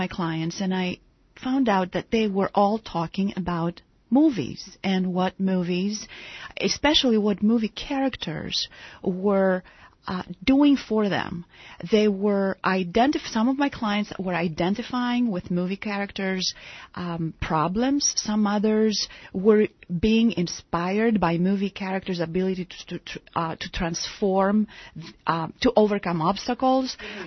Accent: Greece; I'm originally from Greece, so I had this fortune of being raised with mythology.

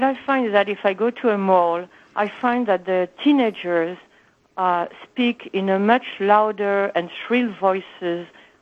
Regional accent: Paris, Île-de-France, France; I'm from Paris. And when you look at the map, Paris is fairly north.

